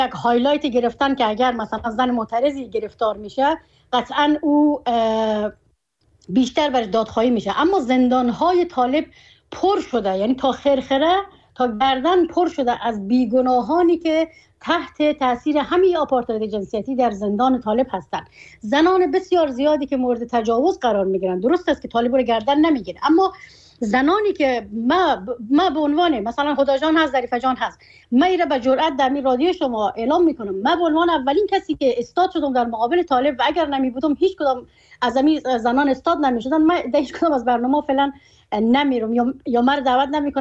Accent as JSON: {"language": "Persian", "country": "Afghanistan", "said": "چون من در مهاجرت زاده شدم، در مهاجرت کلان شدم. من افغانستان را که انتخاب کردم"}